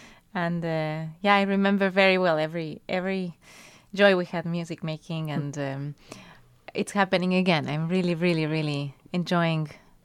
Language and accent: English; Spain; Exactly. I grew up in Spain, and I only went to Peru for the first time in 2013.